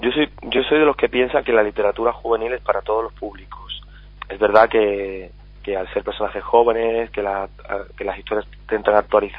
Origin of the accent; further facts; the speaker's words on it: Carmona, Andalusia, Spain; Mi pueblo, con mi familia, con mis amigos, pues un día estupendo, un día increíble para mí.